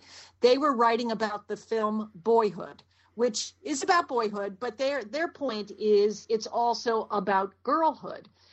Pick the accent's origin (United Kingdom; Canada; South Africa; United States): United Kingdom; London; born there; And as you know, Nathan, I was born in London.